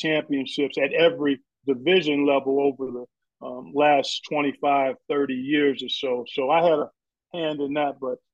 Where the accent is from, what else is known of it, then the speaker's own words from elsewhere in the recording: Cleveland, Ohio, United States; I grew up in Cleveland.